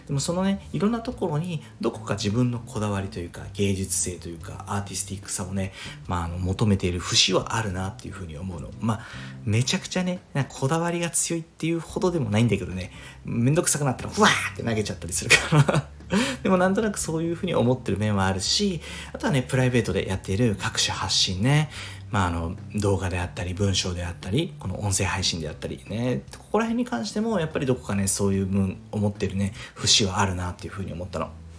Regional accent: Fukuoka, Japan; まあ、僕の地元福岡の

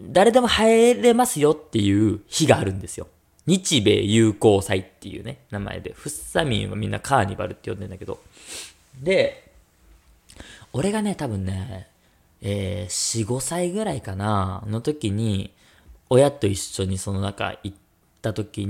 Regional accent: Fussa, Tokyo, Japan; 俺の地元、福生っていうところは、米軍基地があるんですよ。横田基地っていう。

